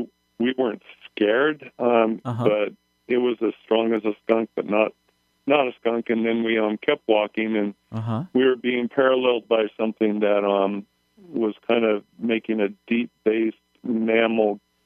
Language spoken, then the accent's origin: English; Oregon, United States; moved away as an adult; also born or lived in Anchorage, Alaska; my background is I grew up in Oregon, moved to Anchorage, Alaska in 1980 on a basketball scholarship